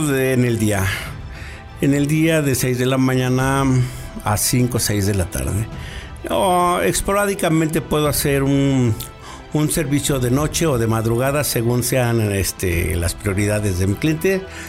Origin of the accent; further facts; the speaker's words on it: Mexico City, Mexico; now in Cuernavaca, Mexico; Sí, vengo de la Ciudad de México, donde también me dediqué al transporte durante 5 años atrás también.